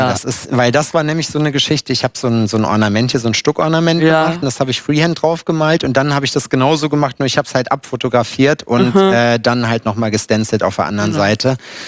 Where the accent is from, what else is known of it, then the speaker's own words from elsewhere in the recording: East Germany, Germany; Ich komme ja aus dem Osten, ne?